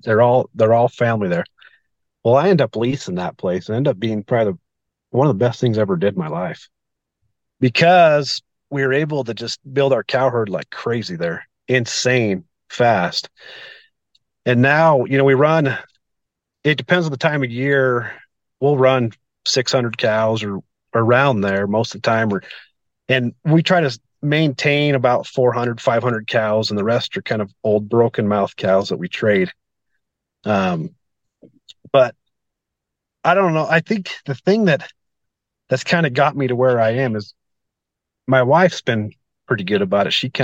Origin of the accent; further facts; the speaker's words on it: Ruby Valley, Nevada, United States; I'm from Ruby Valley, Nevada.